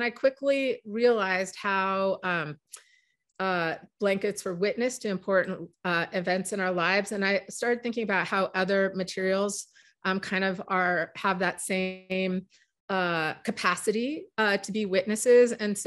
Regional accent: Pacific Northwest, United States; some of this understanding probably came from growing up in the Pacific Northwest.

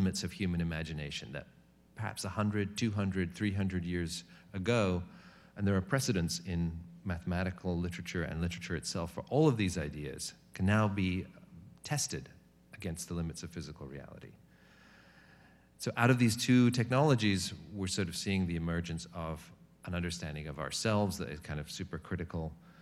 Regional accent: United Kingdom; moved away; I'm originally British, and so I moved here about 30 years ago.

